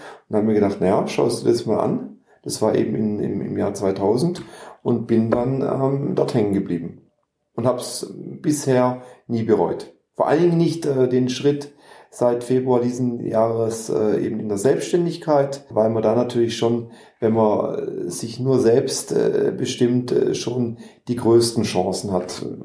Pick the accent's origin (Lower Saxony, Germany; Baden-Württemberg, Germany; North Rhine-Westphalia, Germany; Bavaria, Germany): Baden-Württemberg, Germany; Konstanz; Zuerst mal rein theoretisch Verwaltungswissenschaften in Konstanz, wo ich herkomme.